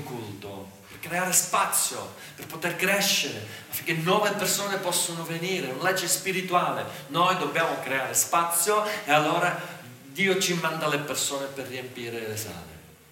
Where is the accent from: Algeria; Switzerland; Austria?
Switzerland; sarà perché sono cresciuto in Svizzera